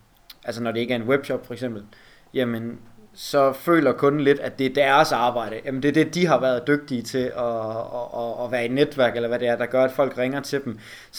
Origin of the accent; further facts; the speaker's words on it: Region of Southern Denmark, Denmark; Er fra Sønderjylland.